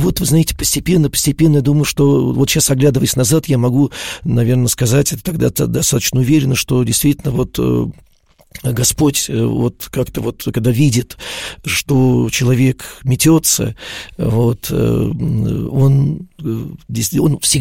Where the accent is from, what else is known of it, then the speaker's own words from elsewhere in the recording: Moscow, Russia; born there; я уже родился, когда мы жили в Выхино, тогда Ждановская была, Ждановская, Ташкентская улица была.